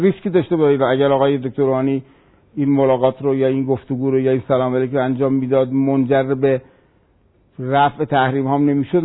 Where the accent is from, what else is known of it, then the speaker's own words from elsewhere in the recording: Iran; من به عنوان یک ایرانی عرض میکنم خدمتتون